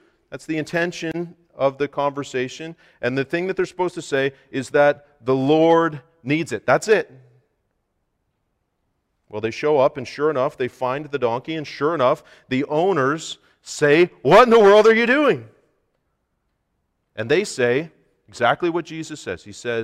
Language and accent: English; Canada; because we're Canadian, we'll focus on hockey.